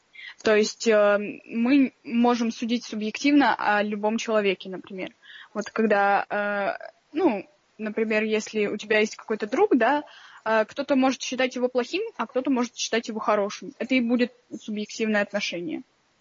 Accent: Arkhangelsk, Arkhangelsk Oblast, Russia; now in Saint Petersburg, Russia; Я из Питера. Ну, я как бы из Архангельска, но переехала в Питер.

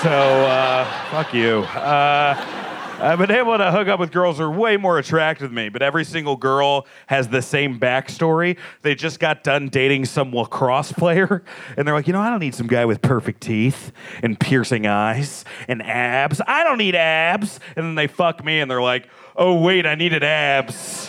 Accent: New York, United States; because I'm a New Yorker and I'm going to keep doing this shit till the devil drags me to hell.

